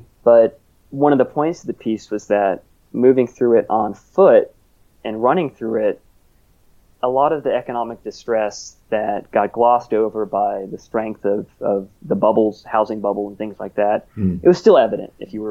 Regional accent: Southeast, United States; There were a lot of instances of violence when I was growing up in the Southeast.

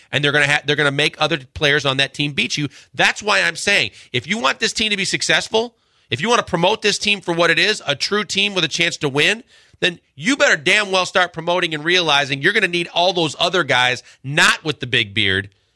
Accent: Wisconsin, United States; I was born and raised in Wisconsin. Therefore, Packers football is in my blood.

